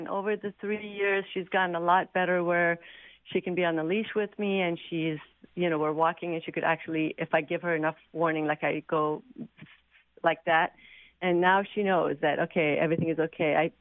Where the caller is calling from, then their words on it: Seattle, Washington, United States